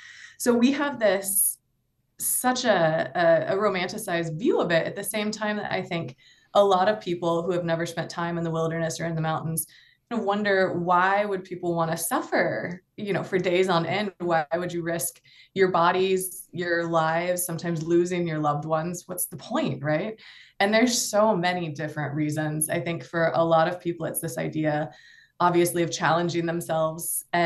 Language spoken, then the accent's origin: English; Missoula, Montana, United States; I am. I'm from Missoula.